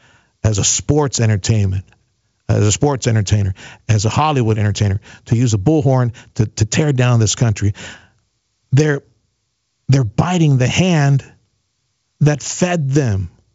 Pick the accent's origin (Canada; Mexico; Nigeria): Mexico; now in United States; I grew up in Mexico and I live just north of Mexico.